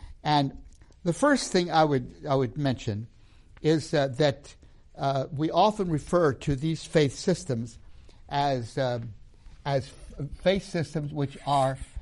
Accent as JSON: {"language": "English", "country": "Tanzania", "tie": "born or raised there", "said": "I grew up in Tanzania. And when I say I grew up in this environment in Tanzania"}